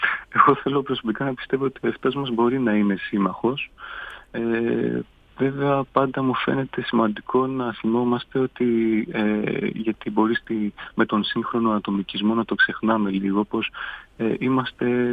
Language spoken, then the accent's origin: Greek; Athens, Attica, Greece; now in Paris, France; Ο πατέρας μου είναι Έλληνας, η μητέρα μου είναι Γαλλίδα. Εγώ μεγάλωσα στην Ελλάδα, στην Αθήνα, αλλά τώρα ζω σχεδόν 10 χρόνια στο Παρίσι.